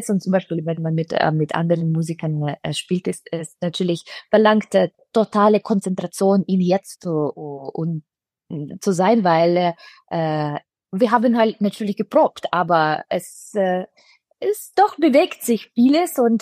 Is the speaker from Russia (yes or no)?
yes; Russia; German is a second language; moved away; Ich glaube, in Russland, wo ich aufgewachsen bin, da ist diese Differenz zwischen Professor und Schüler